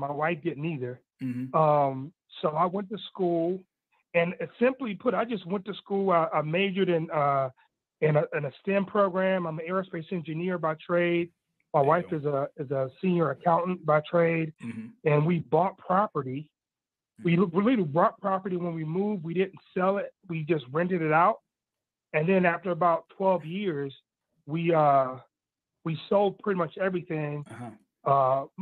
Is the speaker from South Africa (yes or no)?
no; Florida, United States; now in Denver, United States; Yeah, you know, the funny thing is, I'm from Florida originally. My dad moved this country from another country.